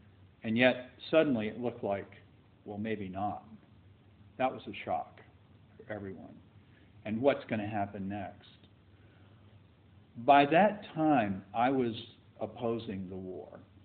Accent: Natick, Massachusetts, United States; I'm from Natick, Massachusetts in the United States, and I'm a writer and a teacher

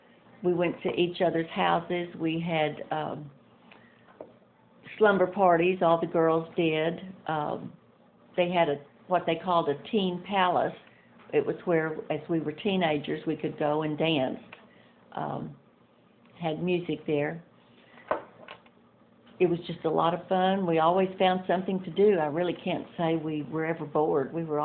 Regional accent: Lytton Springs, Texas, United States; I grew up in Lytton Springs, Texas. I went to Lockhart High School, which is about 30 miles from Austin, and it was a small town. Everybody knew everybody. Everybody took care of each other. It was just a great place to grow up.

